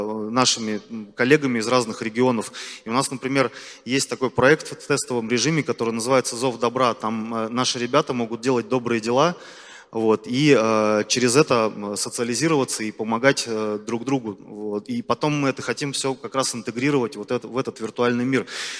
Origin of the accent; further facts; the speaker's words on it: Buryatia, Russia; now in Saint Petersburg, Russia; я действительно родился и вырос в Республике Бурятия. И в Санкт-Петербурге живу уже достаточно продолжительное время, порядка 13 лет. И для меня Петербург уже давно стал родным городом.